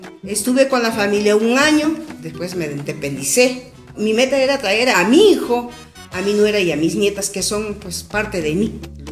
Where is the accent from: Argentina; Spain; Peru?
Peru; Casire, Ayacucho; born there; Yo nací en Perú, en el departamento de Ayacucho, pueblito de Casire. Una gente bien pobre, un pueblito bien pobre que mis padres tuvieron que emigrar a Lima.